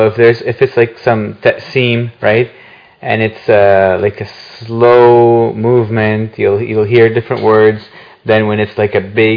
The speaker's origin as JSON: {"language": "English", "country": "Egypt", "tie": "born or raised there", "second_language": "English", "said": "I was born and raised in Egypt, so my terminology would be more Egyptian."}